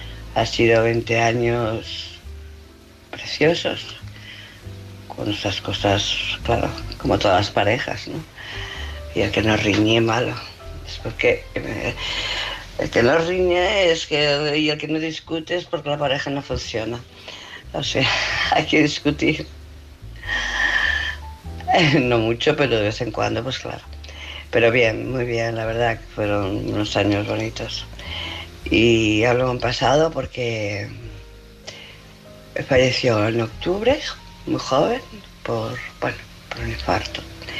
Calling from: Barcelona, Catalonia, Spain; de Barcelona.

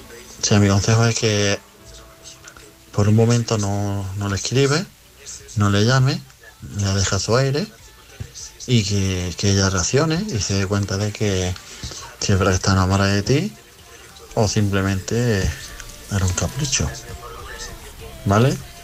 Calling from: Málaga, Andalusia, Spain; de Málaga

